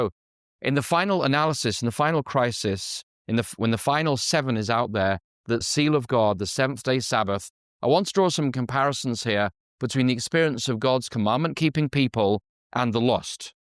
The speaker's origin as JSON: {"language": "English", "region": "England", "country": "United Kingdom", "said": "As an Englishman, you know, in England, we're very restrained, you know, in our emotions."}